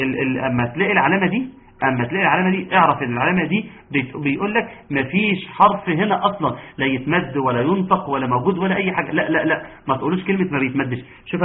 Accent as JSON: {"language": "Arabic", "country": "Egypt", "said": "لان احنا اهل مصر"}